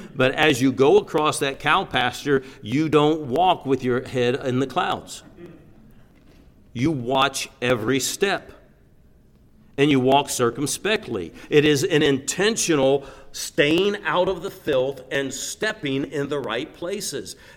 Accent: United States; before I'm an American, I'm a Christian

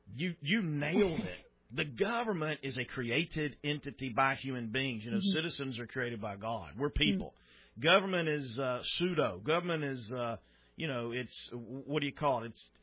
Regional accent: the South, United States; even as one who's born and raised in the South, it's not because I was born and raised here.

